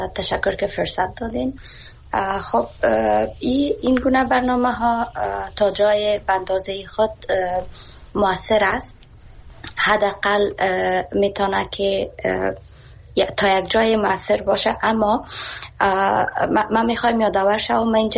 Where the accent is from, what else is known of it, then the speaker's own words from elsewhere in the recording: Afghanistan; moved away; خودم به حیث شخصی که به می بورسیه ها از افغانستان برآمدم و آمدم اینجا فعلا مسئول مصروف تحصیل هستم،